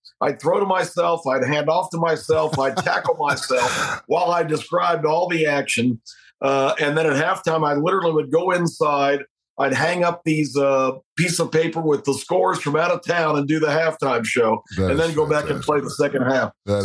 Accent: the South, United States; And it's funny, growing up in the South, people say to me, well, how come you don't have a Southern accent?

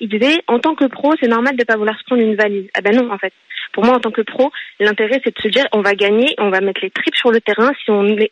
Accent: Paris, Île-de-France, France; Moi, je suis parisienne aussi, donc je vais vous dire la vérité

